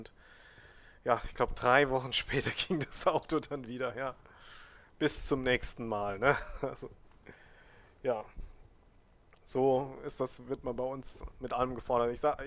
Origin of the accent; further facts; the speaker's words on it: Germany; Also wir als Deutsche haben so viel gute Möglichkeiten, da habe ich gedacht, da müssen wir auch helfen.